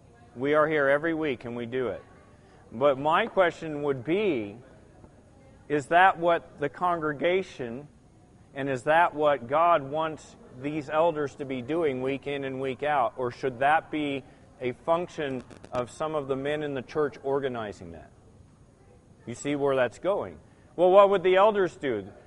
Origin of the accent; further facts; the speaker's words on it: Israel; I grew up in Israel.